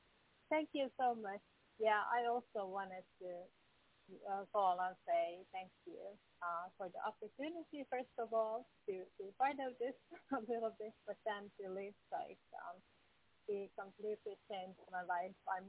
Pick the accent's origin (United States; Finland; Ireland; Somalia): Finland; English is a second language; Even if I'm not from the UK, I'm from Finland